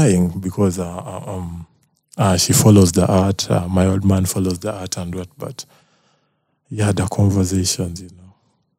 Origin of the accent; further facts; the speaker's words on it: Kasokoso, Central Region, Uganda; I'm a Musoga. I come from Kasokoso. Yeah, Kasokoso.